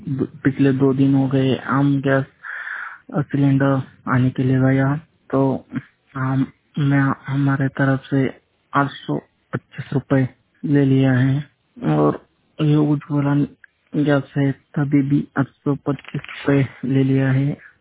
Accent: Solapur, Maharashtra, India; मैं महाराष्ट्र से हूँ। मैं सोलापुर जिले से बात कर रहा हूँ।

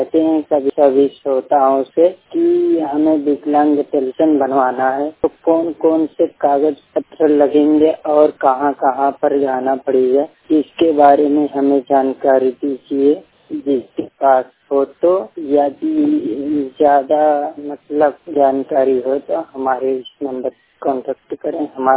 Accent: Ambedkar Nagar, Uttar Pradesh, India; मैं दोनों आँखों से ब्लाइंड जिला अम्बेडकर नगर का रहने वाला हूँ।

